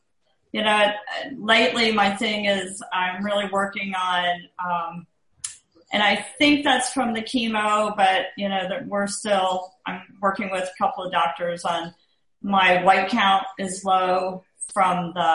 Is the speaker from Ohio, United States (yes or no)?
yes; Cincinnati, Ohio, United States; I'm from the Cincinnati, Ohio area.